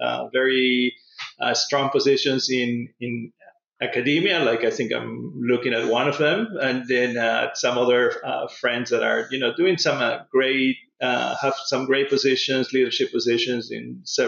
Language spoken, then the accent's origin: English; Lima, Peru; also born or lived in England; I'm originally from Lima, Peru.